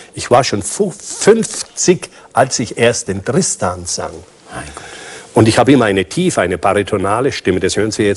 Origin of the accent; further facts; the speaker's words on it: Nuremberg, Bavaria, Germany; So, ich bin Franke, ich bin Nürnberger, ich spreche doch wahrscheinlich ein bisschen Dialekt.